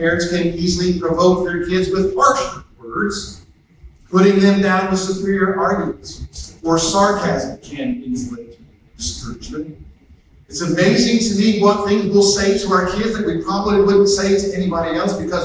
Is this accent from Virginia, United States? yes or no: no; Greensburg, Indiana, United States; down a neighborhood street in Greensburg, Indiana, my hometown